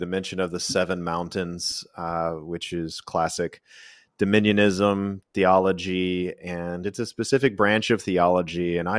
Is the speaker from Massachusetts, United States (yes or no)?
no; Texas, United States; I am from Texas. We called it good old fashioned horse sense.